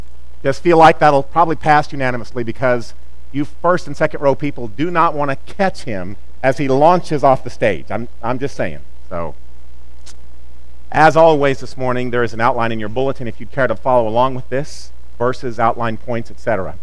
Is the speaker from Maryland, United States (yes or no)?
no; Columbia, Missouri, United States; We grew up in Columbia, Missouri. That's where Mom still lived at the time.